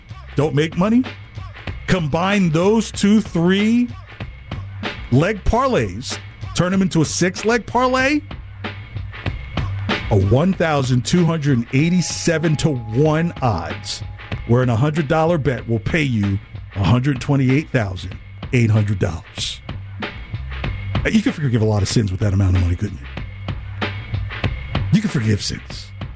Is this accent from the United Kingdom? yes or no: no; New Jersey, United States; now in New Hampshire, United States; my Sunday school teacher from when I grew up in New Jersey lives in New Hampshire.